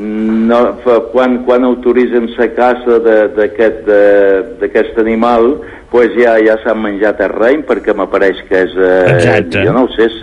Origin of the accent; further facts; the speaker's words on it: Ibiza, Balearic Islands, Spain; born there; jo també som nascut a Eivissa i som fill de pagesos, el que vol dir que també som pagès